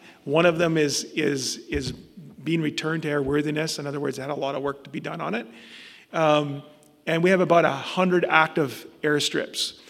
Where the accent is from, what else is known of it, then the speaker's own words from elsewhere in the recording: Canada; growing up in Canada in kind of a first world country, and you move to a more developing country